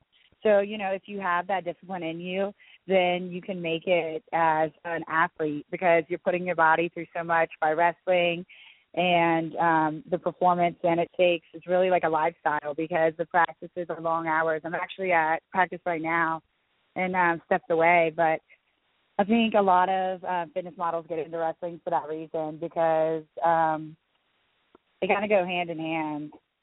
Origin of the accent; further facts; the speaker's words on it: Atlanta, Georgia, United States; now in New Orleans, United States; because I live in New Orleans and I'm from Atlanta.